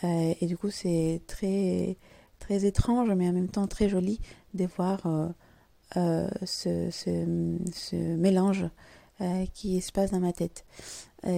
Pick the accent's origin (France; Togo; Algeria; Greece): Greece; born there; first language Greek; French is a second language; Je suis née dans la langue grecque, puisque je suis née en Grèce, et mes deux parents sont aussi grecophones. Très vite, à l'âge de 6-7 ans, quand j'étais à l'école primaire, j'ai commencé à apprendre l'anglais et le français.